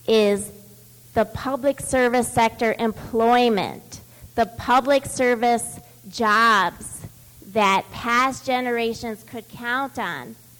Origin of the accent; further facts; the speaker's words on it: Chicago, Illinois, United States; I'm a Chicagoan